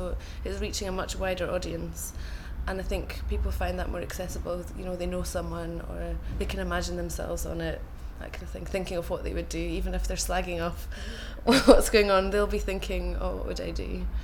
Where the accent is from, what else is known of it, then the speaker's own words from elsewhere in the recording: Benbecula, Scotland, United Kingdom; now in Glasgow, United Kingdom; Yeah, I grew up on Benbecula, which is a really small island in the Western Isles on the northwest coast of Scotland. I think there's about a population of about 2,000 people, but it's quite small. So I grew up there and then moved to Glasgow for university.